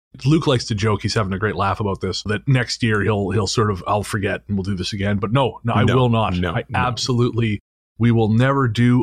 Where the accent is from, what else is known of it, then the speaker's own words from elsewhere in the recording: Revelstoke, British Columbia, Canada; growing up in Revelstoke. Of course, the hometown.